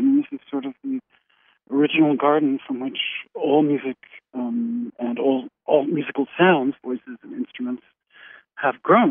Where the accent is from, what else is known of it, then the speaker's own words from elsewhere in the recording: Taos, New Mexico, United States; born there; And I was born in Taos, and according to my spiritual family, Taos Pueblo, their influence on me was quite strong. I mean, I was an infant